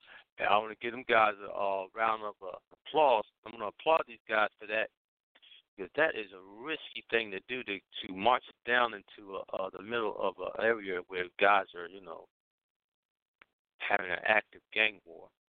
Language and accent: English; Philadelphia, Pennsylvania, United States; I'm from Philadelphia, so I'm starting with home.